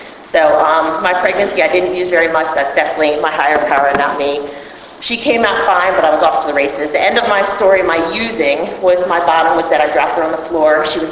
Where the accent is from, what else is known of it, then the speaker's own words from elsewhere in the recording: Maryland, United States; But I grew up in Baltimore County. I had two parents.